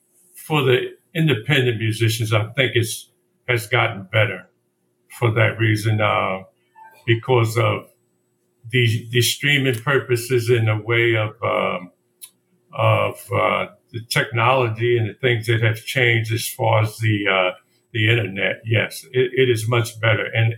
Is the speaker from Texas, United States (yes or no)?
no; Philadelphia, Pennsylvania, United States; And he was from North Carolina, and I was from Philly.